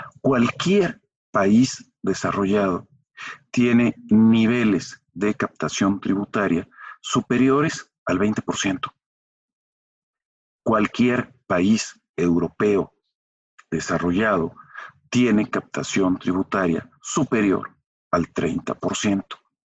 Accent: Mexico; sino como mexicanos

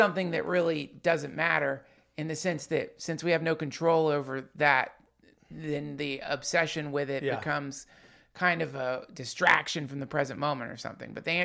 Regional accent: Hendersonville, North Carolina, United States; when I was growing up in Hendersonville, North Carolina.

